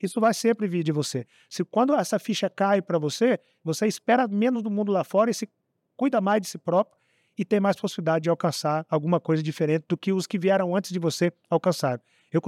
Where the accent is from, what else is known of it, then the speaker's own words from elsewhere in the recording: Pitanguinha, Brazil; born there; Eu nasci em Pitanguinha, uma cidade de 25 mil pessoas, e quando eu surgi aos olhos da grande multidão, eu estava no Rio de Janeiro.